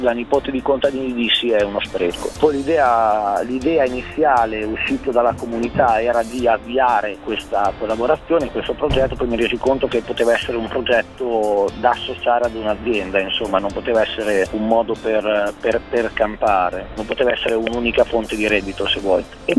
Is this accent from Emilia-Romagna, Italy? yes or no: yes; Emilia-Romagna, Italy; io da romagnolo